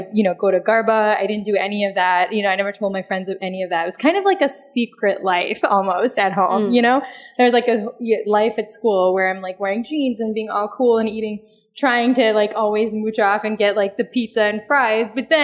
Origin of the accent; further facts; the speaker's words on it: India; also born or lived in Virginia, United States; growing up in India and in Virginia